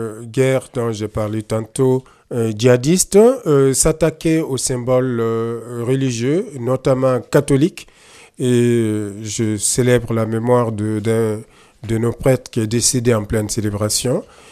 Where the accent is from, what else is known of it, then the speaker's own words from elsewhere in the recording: Burkina Faso; first language Mooré; French is a second language; Au Burkina, ma langue maternelle, c'est le Moré, donc j'allais dire l'ethnie majoritaire, qui est installée sur le plateau central. Donc on est un pays du plateau.